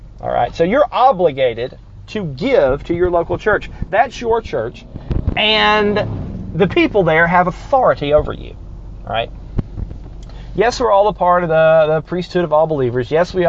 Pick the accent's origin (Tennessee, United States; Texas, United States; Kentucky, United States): Tennessee, United States; Chattanooga; Like, the church where I grew up in Chattanooga, Woodland Park Baptist Church, is pretty big.